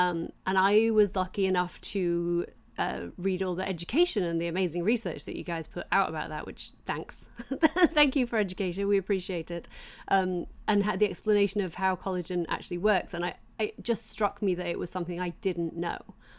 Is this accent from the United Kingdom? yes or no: yes; England, United Kingdom; I grew up in England